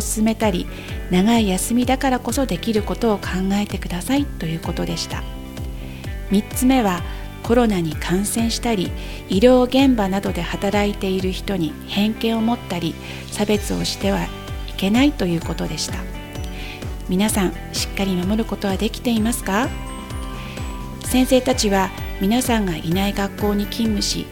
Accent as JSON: {"language": "Japanese", "town": "Noshiro", "region": "Akita", "country": "Japan", "tie": "born or raised there", "said": "出身は県北の能代市です。バスケの街というとピンとくる人もいるのではないでしょうか。そんなバスケの街で育った私ですが"}